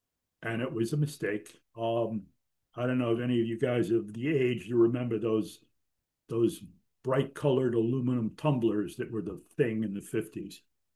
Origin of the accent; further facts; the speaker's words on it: Mount Vernon, New York, United States; also born or lived in Bronx; I was born in Mount Vernon, New York. Spent a year living, year and a half living in the Bronx, and then back to Mount Vernon, and went through elementary school, there.